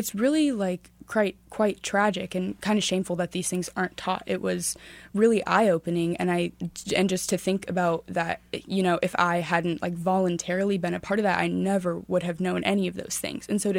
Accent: Kansas City, Kansas, United States; especially growing up in Kansas City, specifically in Johnson County, and going to Shawnee Mission East

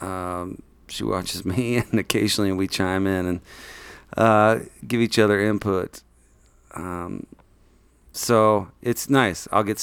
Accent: Texas, United States; And I was coming from Texas, she was from New York

